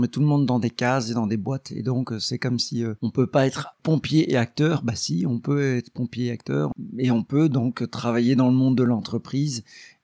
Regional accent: Mouscron, Wallonia, Belgium; born there; now in Brussels, Belgium; je suis né à Moucron, je vis depuis 25 ans à Bruxelles, j'ai 44 ans

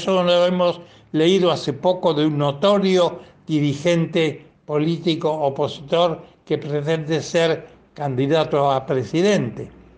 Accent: Santa Fe, Argentina; born there; que abarca a las empresas industriales localizadas en mi provincia natal

